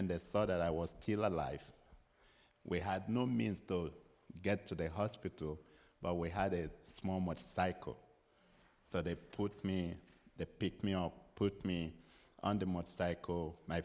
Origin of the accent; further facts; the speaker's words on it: Nigeria; We come from Nigeria. We live in Nigeria. I was born in Nigeria 65 years ago, and have lived in Nigeria all my life.